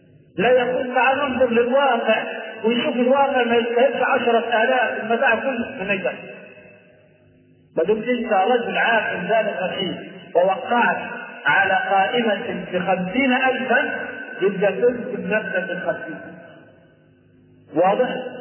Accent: Egypt; الصحيح أن التجهيز الشرعي للوضع عندنا في مصر أن المهر هو ما يسمى بالقائمة.

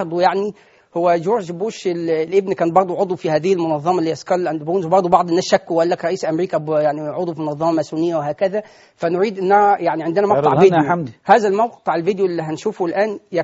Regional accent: Egypt

